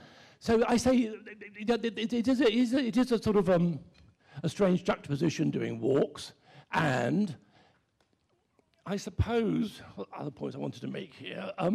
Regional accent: London, United Kingdom; born there; I was born in London. I've traveled much. I lived abroad, but I live in London now.

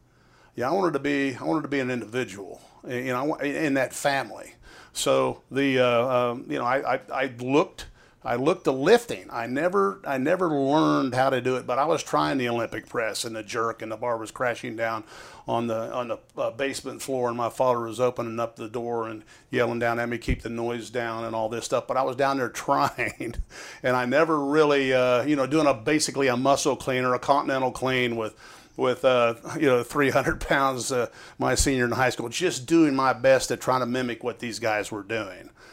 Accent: Ireland; And being an Irishman like I am, I'm a bit temperamental.

